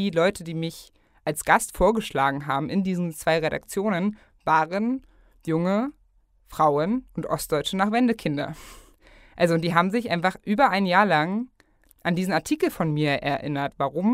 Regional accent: East Germany, Germany; Wir sind einfach in dem Osten aufgewachsen, der ja auch nach dem Ende der DDR ein anderer Sozialisationsraum geblieben ist.

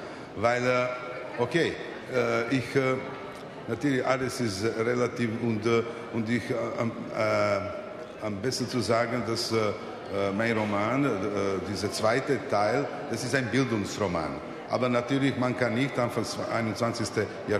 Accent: Pula, Istria County, Croatia; also born or lived in Belgrade, Serbia; Und Pula, eine Stadt, wo habe ich aufgewachsen.

